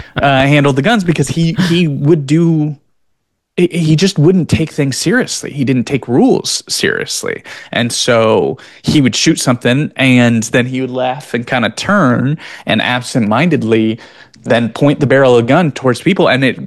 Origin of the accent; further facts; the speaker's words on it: Midwest, United States; despite growing up in the Midwest in a conservative community